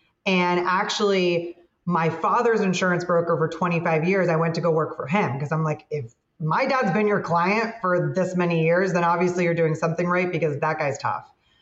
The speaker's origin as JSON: {"language": "English", "town": "Miami", "region": "Florida", "country": "United States", "tie": "born or raised there", "said": "But I grew up in Miami. My family, most of them, is from the Midwest, came to Miami pretty early on."}